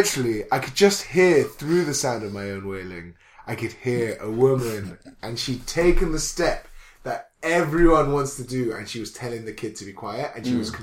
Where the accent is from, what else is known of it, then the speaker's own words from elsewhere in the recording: England, United Kingdom; I just know, because I feel like as an English person, I do not confront people who are doing bad stuff.